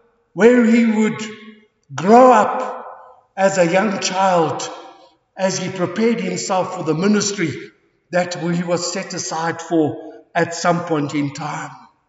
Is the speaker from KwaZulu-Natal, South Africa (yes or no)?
no; King William's Town, Eastern Cape, South Africa; So he said, "Yes, I come from the Eastern Cape." He says, "Where in the Eastern Cape?" So I said, "King Williamstown or Gauteng."